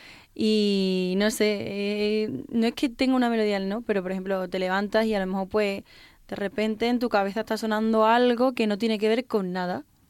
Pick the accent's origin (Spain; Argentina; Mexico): Spain; Villafranca de los Barros, Extremadura; allí en la escuela de música de mi pueblo, de Villafranca de los Barros.